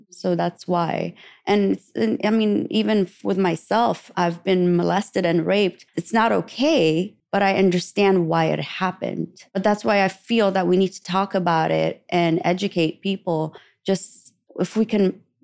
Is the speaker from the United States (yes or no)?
no; Iraq; I grew up in Iraq and they don't even have kissing on TV.